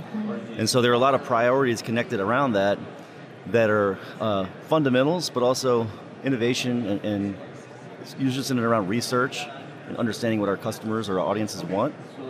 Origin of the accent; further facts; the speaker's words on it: New Orleans, Louisiana, United States; I'm from New Orleans and started in Baton Rouge Radio, New Orleans Radio.